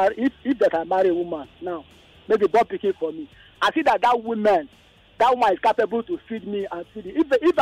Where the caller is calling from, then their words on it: Ketuekwe, Nigeria; I'm calling from Ketuekwe.